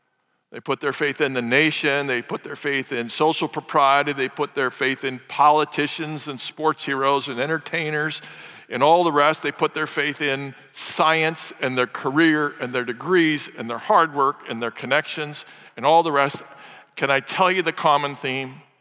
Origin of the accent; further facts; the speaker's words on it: St. Louis, Missouri, United States; I come from St. Louis, and unlike places like Birmingham, which offer choice, you can either love the Crimson Tide or the Auburn Tigers, you can choose.